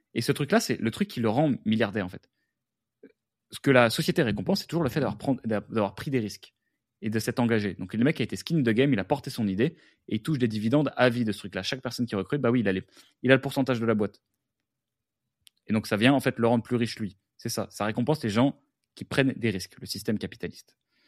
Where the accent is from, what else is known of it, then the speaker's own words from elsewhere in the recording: Versailles, Île-de-France, France; Ouais, j'ai grandi à Versailles, il y a quoi, là.